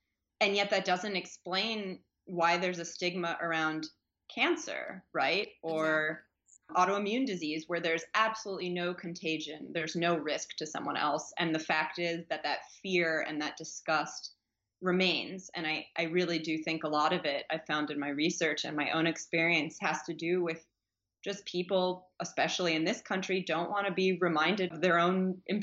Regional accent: Manhattan, New York, United States; my mother's apartment, the apartment where I grew up actually in Manhattan

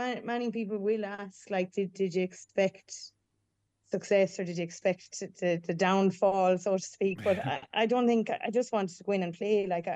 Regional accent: Moneygall, Offaly, Ireland; Say I grew up there in Moneycall

